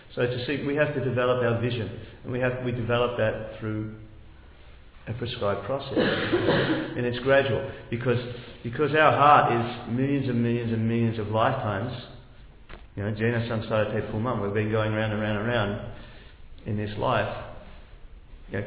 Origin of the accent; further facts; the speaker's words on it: Australia; I was born in this family in this country, so I am Australian. My ancestors came out from England, 150 years ago or whatever, whatever. And I grew up in this family, I went to this school, I had these friends.